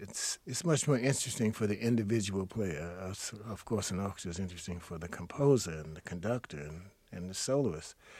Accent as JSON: {"language": "English", "town": "Brooklyn", "region": "New York", "country": "United States", "tie": "born or raised there", "said": "No, I grew up in Brooklyn, New York, so it's right next door, of course, to Manhattan."}